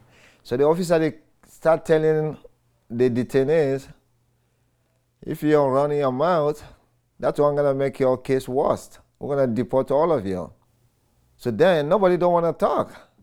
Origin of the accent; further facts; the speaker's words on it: Sierra Leone; moved away as an adult; now in United States; I'm from Sierra Leone, West Africa, 1994. I came here to seek political asylum. It was a civil war going on in Sierra Leone.